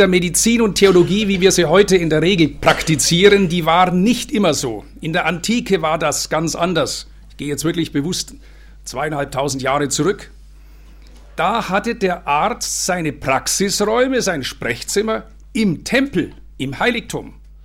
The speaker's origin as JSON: {"language": "German", "region": "Bavaria", "country": "Germany", "tie": "born there", "said": "ich fühle mich immer noch als gebürtiger Bayern"}